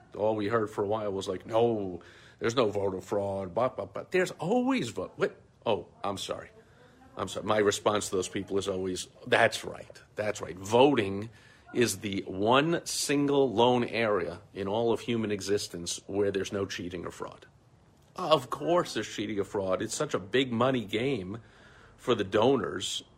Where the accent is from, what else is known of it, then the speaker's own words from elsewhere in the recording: New York, United States; See, I grew up in New York following his antics my whole life